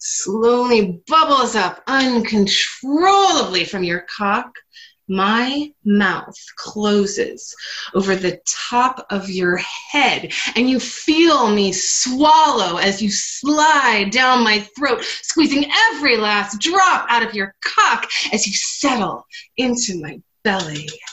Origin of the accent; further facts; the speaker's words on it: Portland, Oregon, United States; You've read my blog. I'm from Portland, Oregon.